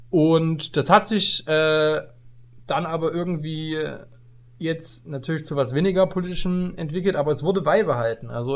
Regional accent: Leipzig, Saxony, Germany; Ich habe mich auch neulich mal in Leipzig in meiner Heimat mit auch 4 Freunden, glaube ich, klassisch zum Pokern getroffen.

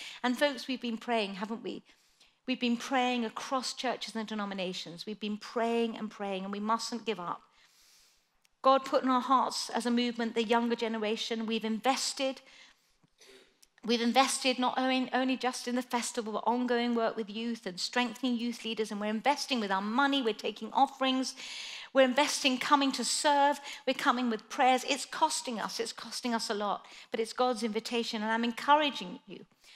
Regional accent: Chile; the Atacama Desert, which is where I grew up in Chile. And in the north, there's this desert area. It's uninhabitable. It's so dry.

